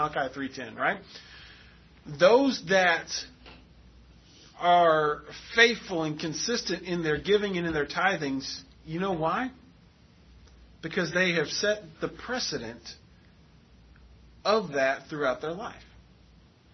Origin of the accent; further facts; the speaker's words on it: Florida, United States; also born or lived in New York; I have different experiences from growing up in Florida than some of you who grew up in Texas.